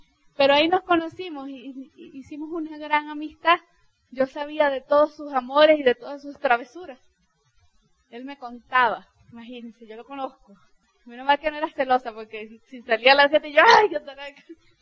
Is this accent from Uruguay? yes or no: no; Mérida, Venezuela; born there; Yo nací en Mérida, al occidente del país, casi pegado aquí a Colombia, 8 horas de las fronteras. Hace mucho frío.